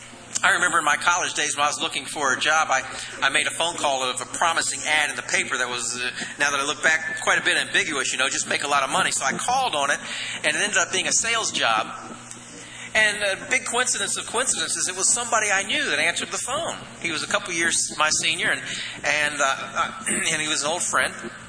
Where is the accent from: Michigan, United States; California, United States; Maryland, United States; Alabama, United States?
Maryland, United States; And we'd get in the car and usually go down to the Potomac River. I was raised in Maryland.